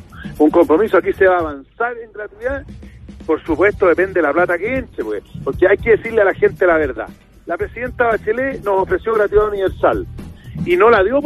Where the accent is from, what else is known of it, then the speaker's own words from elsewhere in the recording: Chile; yo, como ciudadano chileno, tengo la responsabilidad de jugármela por un proyecto y por un presidente de la República